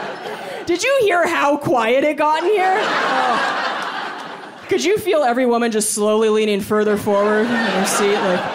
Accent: Washington, United States; So I'm from Washington State originally, and they just passed this new legislation

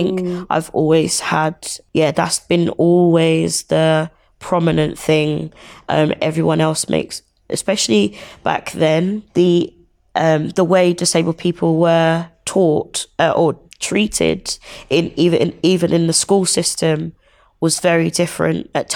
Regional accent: Nigeria; My mum is from Nigeria, so I'm Nigerian. Both my parents are from Nigeria.

